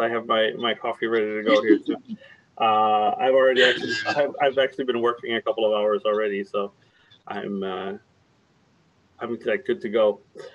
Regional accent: United States; now in Sweden; I live and work in Sweden, but I'm American.

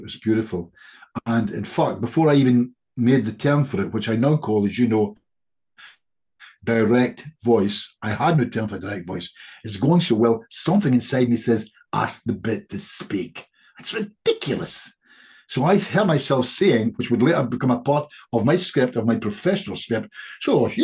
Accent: United Kingdom; I'm British.

